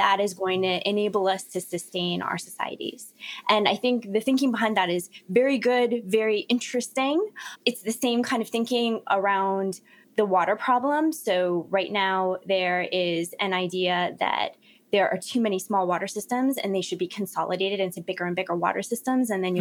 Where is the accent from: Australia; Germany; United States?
United States; Miami, Florida; I'm from Miami and grew up in hurricane culture.